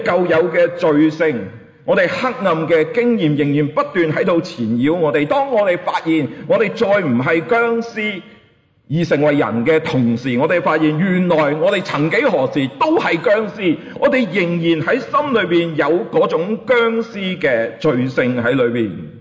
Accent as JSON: {"language": "Chinese", "country": "Hong Kong"}